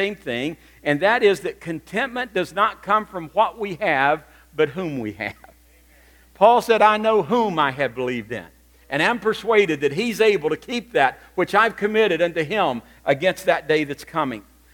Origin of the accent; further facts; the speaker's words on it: West Virginia, United States; because it happened in my home state of West Virginia.